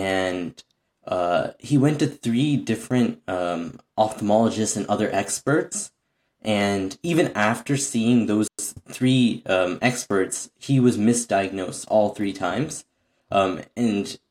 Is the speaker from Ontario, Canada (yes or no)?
yes; Waterloo, Ontario, Canada; I'm a grade 9 student. I'm going into grade 10 this September. I'm from Waterloo, Ontario.